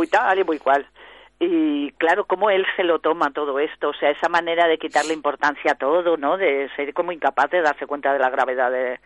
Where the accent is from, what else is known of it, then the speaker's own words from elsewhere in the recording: Barcelona, Catalonia, Spain; Yo soy de Barcelona, sí.